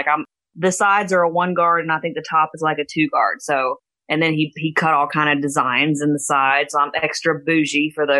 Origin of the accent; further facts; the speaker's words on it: Boone, North Carolina, United States; also born or lived in Anchorage; And then, I grew up in the Carolinas, North Carolina.